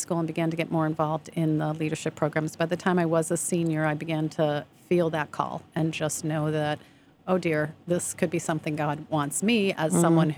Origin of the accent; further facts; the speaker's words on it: Glenview, Illinois, United States; I grew up outside of Chicago in Glenview.